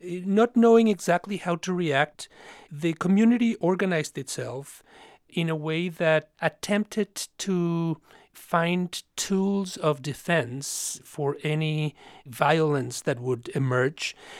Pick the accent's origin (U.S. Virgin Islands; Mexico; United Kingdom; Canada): Mexico; now in United States; I grew up in Mexico in the 60s and 70s